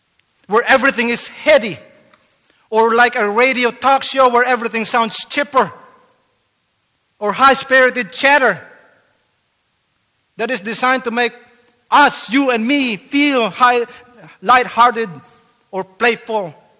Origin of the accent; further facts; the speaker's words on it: Philippines; now in United States; growing up in the Philippines, I was more exuberant before I came to the United States in doing worship.